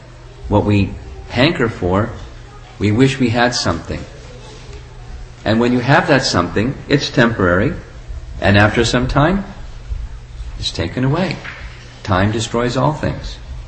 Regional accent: United States; Groupism, you know, you're Chinese, I'm American, and the person who was hosting us was from India.

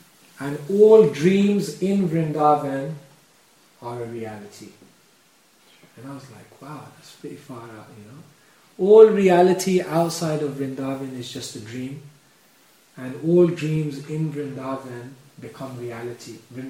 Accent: London, United Kingdom; I grew up in London

